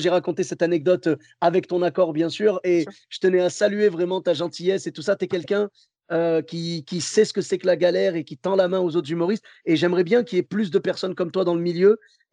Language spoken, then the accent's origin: French; Bordeaux, Nouvelle-Aquitaine, France; Oui, voilà, ben moi comme je venais de Bordeaux